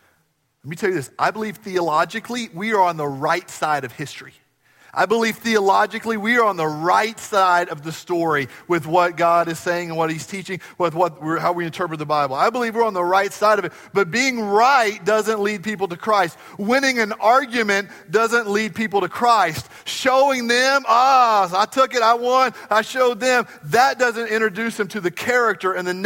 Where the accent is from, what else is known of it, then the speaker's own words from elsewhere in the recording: United States; we said we're from America.